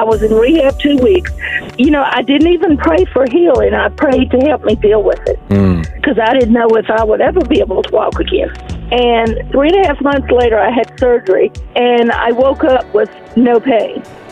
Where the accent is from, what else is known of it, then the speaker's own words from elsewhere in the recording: Tucson, Arizona, United States; I'm from Tucson.